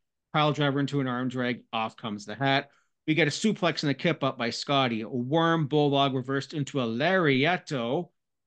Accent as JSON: {"language": "English", "town": "Toronto", "region": "Ontario", "country": "Canada", "said": "Canadian bias, and because I'm from the Toronto area, I gotta stick it with my boys."}